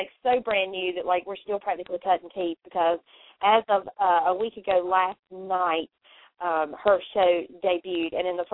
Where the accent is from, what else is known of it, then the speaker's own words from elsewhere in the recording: the South, United States; accent: Southern; although he does not sound Southern like me.